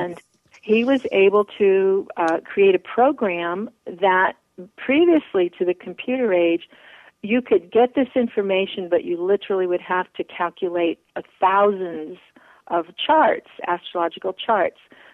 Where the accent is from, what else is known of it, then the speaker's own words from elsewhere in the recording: Colorado, United States; also born or lived in Maine; I grew up in Colorado and I ended up in Maine.